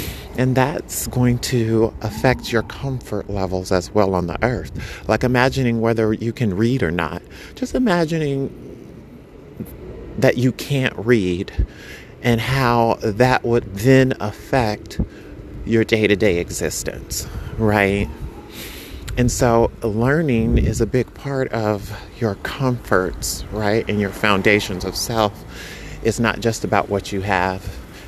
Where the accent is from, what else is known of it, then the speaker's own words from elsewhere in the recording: New York, United States; Like, how could you be a New Yorker and not learn that, right? So I think like as a New Yorker, we're privileged in that way.